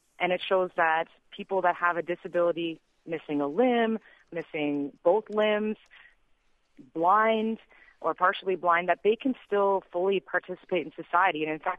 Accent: Canada; and I'm a Canadian, so we love to talk about weather

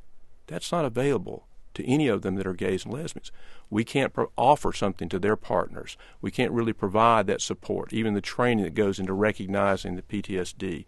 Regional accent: the South, United States; I grew up in the South in the 1960s, attended segregated schools until I was a sophomore in high school.

